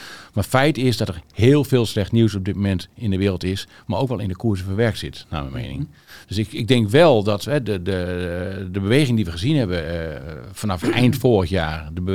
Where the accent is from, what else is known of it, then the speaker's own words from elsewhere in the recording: Friesland, Netherlands; Ik ben een Fries.